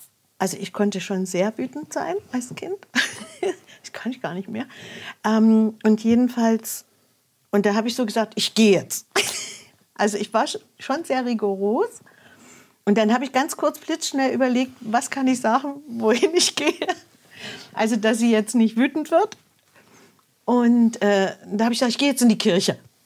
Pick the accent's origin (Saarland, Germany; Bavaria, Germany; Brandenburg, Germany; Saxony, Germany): Saxony, Germany; Plauen; ich komme ja aus Plauen